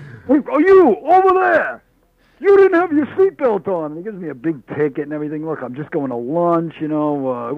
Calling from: Central Islip, New York, United States; I'm still in Central Islip.

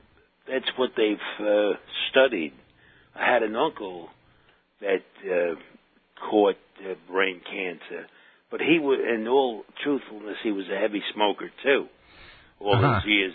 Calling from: Bronx, New York, United States; from the Bronx here.

